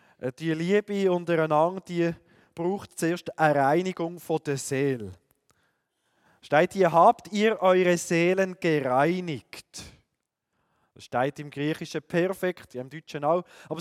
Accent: Aarau, Aargau, Switzerland; wir kommen aus Aarau, darf dort Pastor sein.

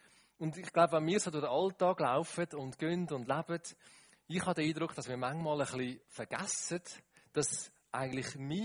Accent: Rüti, Zurich, Switzerland; Ich komme ja von Rütti, Zürich Oberland.

